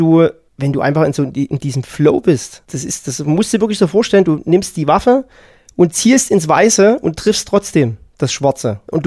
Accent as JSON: {"language": "German", "town": "Pirna", "region": "Saxony", "country": "Germany", "tie": "born there", "said": "weil wir sind beide in Pirna geboren."}